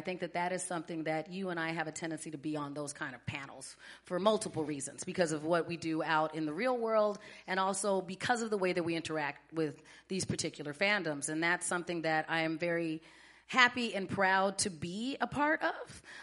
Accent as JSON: {"language": "English", "region": "Arizona", "country": "United States", "tie": "born or raised there", "lives_now": "Minnesota, United States", "said": "because I grew up in Arizona, so I think that that was part of that mechanism. But then when I moved to Minnesota"}